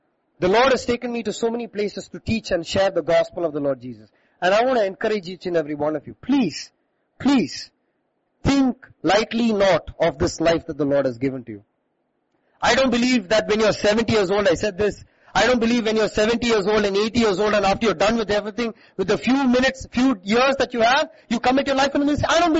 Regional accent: Dubai, United Arab Emirates; When I was 17 years old, I grew up in Dubai, one of the best cities that is there in the world.

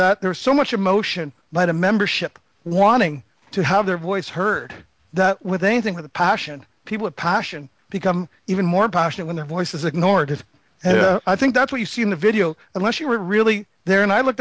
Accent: Quebec, Canada; I may be an Anglophone. I grew up in Quebec.

